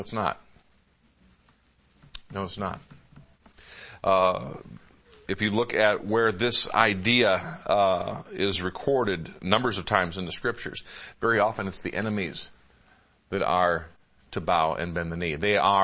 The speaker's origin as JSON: {"language": "English", "country": "United States", "said": "I'm an American, I love my country"}